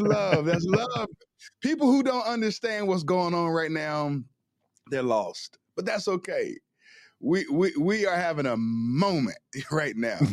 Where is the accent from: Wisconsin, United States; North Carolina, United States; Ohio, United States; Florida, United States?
North Carolina, United States; Raleigh; also born or lived in Elizabeth City, United States; I was born in North Carolina, on the coast, a small town called Elizabeth City, North Carolina. At the age of about three, my mother moved us from Elizabeth City, North Carolina to Raleigh, North Carolina.